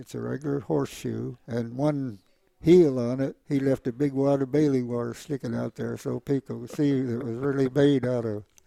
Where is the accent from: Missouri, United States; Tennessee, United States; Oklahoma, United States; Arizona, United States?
Oklahoma, United States; Blue Jacket; born there; I was born in Blue Jacket, Oklahoma, up in the northeastern corner in a rail town where my dad was a blacksmith.